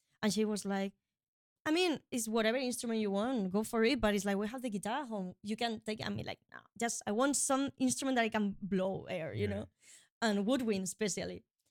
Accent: Ciudad Real, Castilla-La Mancha, Spain; English is a second language; But in my hometown in Spain, in Ciudad Real, in the conservatory, when we did like audition, like some when I was 10 years old.

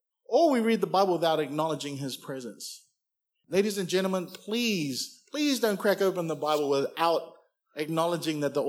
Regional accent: New Zealand; now in Mount Gravatt, Australia; I grew up in New Zealand calling it Dimmocks

